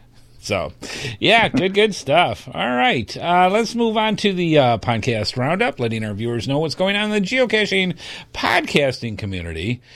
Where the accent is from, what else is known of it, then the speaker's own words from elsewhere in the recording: Michigan, United States; Now, I grew up in Michigan, so I'm familiar with with the cold weather and all.